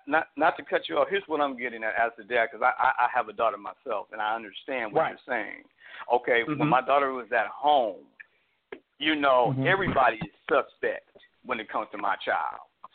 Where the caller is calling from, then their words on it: Sacramento, California, United States; from Sacramento. I'm calling from Sacramento.